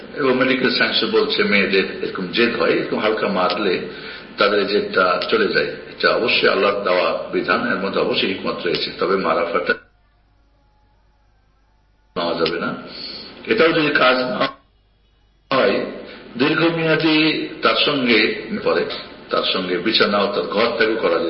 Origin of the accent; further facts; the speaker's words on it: Dinajpur, Rangpur Division, Bangladesh; আমার দেশের বাড়ি দিনাজপুর।